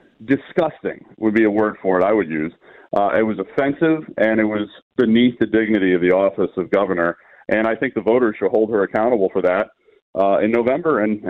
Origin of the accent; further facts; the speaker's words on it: New York, United States; As a lifelong New Yorker, I was born in the Southern Tier. I was raised in the Southern Tier. I've spent my entire life as a New York resident. I'm a New Yorker